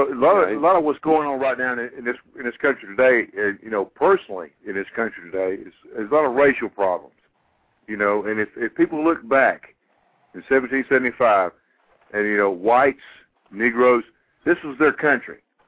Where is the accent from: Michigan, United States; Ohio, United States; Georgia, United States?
Georgia, United States; Gainesville; now in Griffin, United States; I'm from Gainesville, Georgia, actually. Moved down here to Griffin, Georgia.